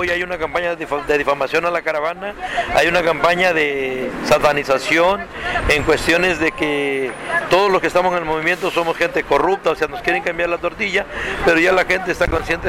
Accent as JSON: {"language": "Spanish", "country": "Mexico", "said": "creemos nosotros que como mexicanos no estamos en el olvido"}